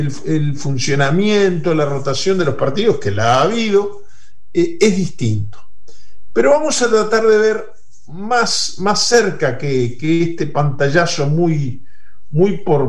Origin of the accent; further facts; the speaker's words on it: Uruguay; Yo, por respeto, porque soy uruguayo y estoy hablando en un programa argentino, no me voy a referir a Argentina